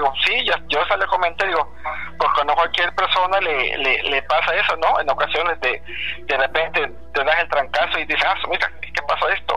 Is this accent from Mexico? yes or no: yes; Actopan, Veracruz, Mexico; de Actopan, Veracruz.